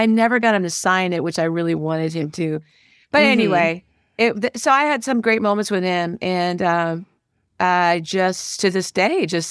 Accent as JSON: {"language": "English", "region": "South East England", "country": "United Kingdom", "said": "I'm from Kent."}